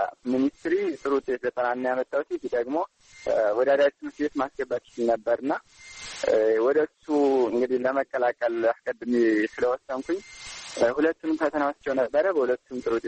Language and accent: Amharic; Sekela, Amhara, Ethiopia; born there; ምዕራብ ጎጃም ዞን ሰከላ ወረዳ ነው የተወለድኩት፣ ገጠራማ ክፍል ነው።